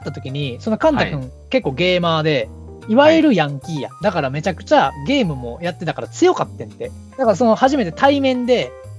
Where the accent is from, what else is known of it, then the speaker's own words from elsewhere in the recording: Kyoto, Japan; まあ僕京都出身なんで